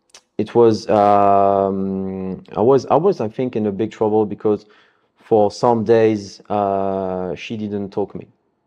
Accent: Paris, Île-de-France, France; English is a second language; So I'm living in from Paris.

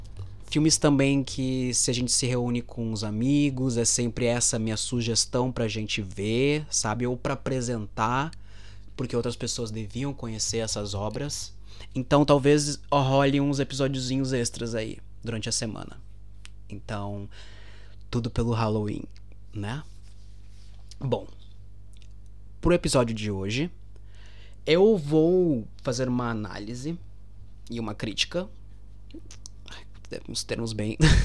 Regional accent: Brazil; now in Portugal; decidi voltar pro Brasil, pra minha terrinha

